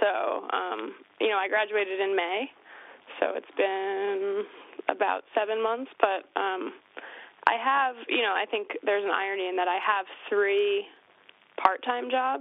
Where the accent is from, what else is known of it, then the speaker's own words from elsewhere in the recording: Brooklyn, New York, United States; And I got my degree in North Carolina, and I grew up in Brooklyn, so I'm lucky to have parents who would take me back in.